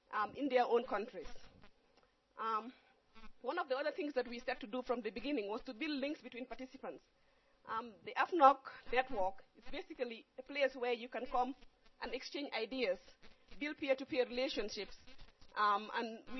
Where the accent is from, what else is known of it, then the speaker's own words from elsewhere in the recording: Gambia; I'm from Gambia, and I work for the Medical Research Council.